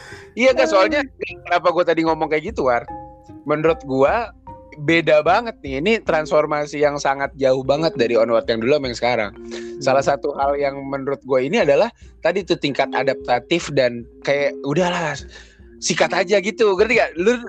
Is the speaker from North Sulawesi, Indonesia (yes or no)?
no; Jakarta, Indonesia; mohon maaf ya orang-orang Jakarta, gue juga orang Jakarta juga sih